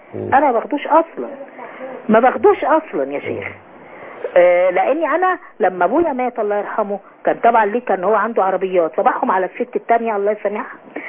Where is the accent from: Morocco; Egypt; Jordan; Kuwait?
Jordan; born there; حصل ان قدر ربنا ان انا من مواليد الاردن